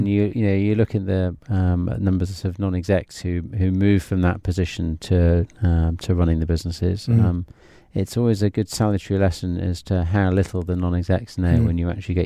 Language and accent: English; Yorkshire and the Humber, United Kingdom; So I'm originally from Yorkshire, proud Yorkshireman